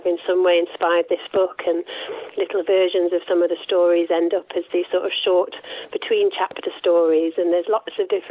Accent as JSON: {"language": "English", "region": "Wales", "country": "United Kingdom", "tie": "born or raised there", "lives_now": "Lake District, United Kingdom", "said": "I grew up in South Wales near the coast, so there's obviously beautiful beaches. And I've lived in a few places, but I've lived in the Lake District now, gosh, for over, it must be 16 years now, I think."}